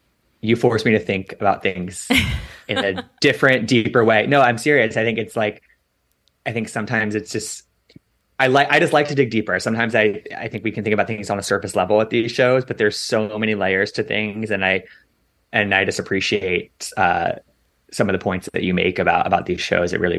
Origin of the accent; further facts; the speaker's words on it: Washington, District of Columbia, United States; Yes. Oh my God. My hometown.